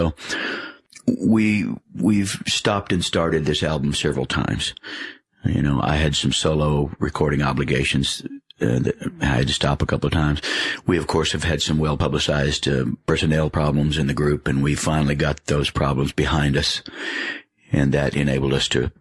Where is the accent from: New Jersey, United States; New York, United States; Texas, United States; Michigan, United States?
Texas, United States; Dallas; I know people in my hometown of Dallas, Texas who live that way.